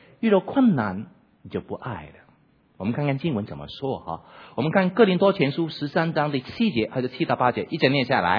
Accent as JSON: {"language": "Chinese", "country": "Hong Kong", "said": "我是香港来的，用了很多香港的例子。"}